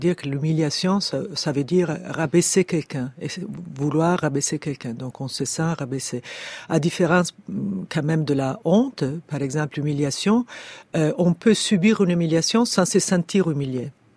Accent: Italy; accent: Italian; French is a second language; si quelqu'un fait une remarque sur mon accent affreux italien, je peux me sentir humilié

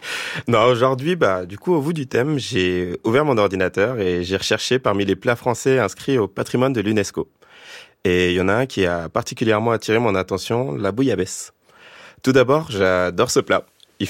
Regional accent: Paris, Île-de-France, France; je suis parisien.

